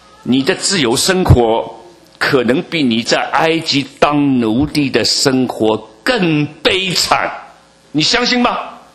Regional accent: China; 所以我们中国人呢，这个近代社会对关系是非常看重的

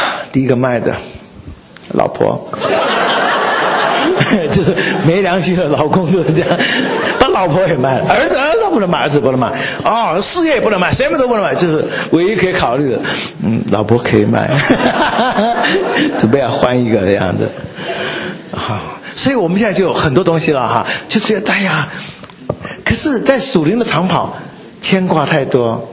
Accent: China; 还有呢，如果我们中国人哈，你看如果是远足啊郊游，你会带什么？

